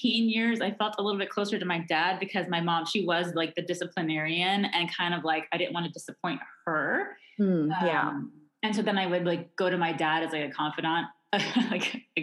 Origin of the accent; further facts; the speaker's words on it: Rockledge, Florida, United States; So I grew up over on the Space Coast in a little town called Rockledge, Florida.